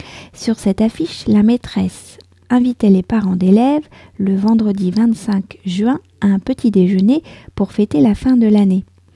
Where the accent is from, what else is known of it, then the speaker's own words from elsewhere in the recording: France; je suis française, j'habite près de Paris